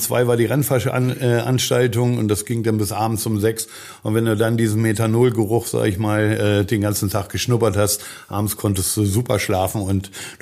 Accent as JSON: {"language": "German", "region": "Lower Saxony", "country": "Germany", "said": "ich komme aus der Lüneburger Heide"}